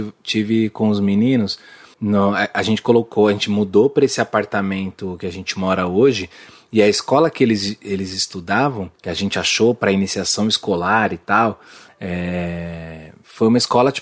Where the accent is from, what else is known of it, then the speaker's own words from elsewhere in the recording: Guarulhos, São Paulo, Brazil; É que eu sou de Guarulhos. Então, eu sou da Grande São Paulo.